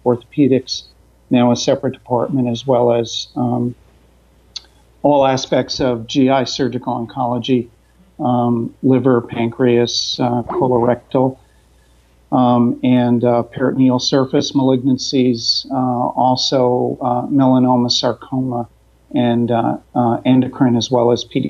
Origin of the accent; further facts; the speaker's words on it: New Jersey, United States; also born or lived in California; So I grew up mostly in New Jersey.